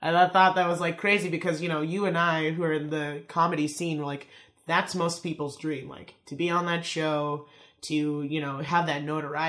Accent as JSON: {"language": "English", "town": "Tacoma", "region": "Washington", "country": "United States", "moved": "as an adult", "lives_now": "Chicago, United States", "said": "No, I just moved to Chicago a year ago, so January 31st will be my first full year in Chicago. I'm from Washington State, Tacoma, Washington."}